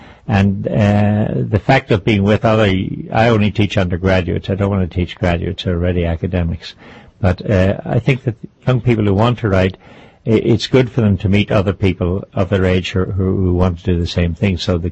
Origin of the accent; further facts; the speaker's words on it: Ireland; moved away as an adult; Well, I'm an expatriate from Ireland. I go back a lot, and I have family there, brothers and sisters.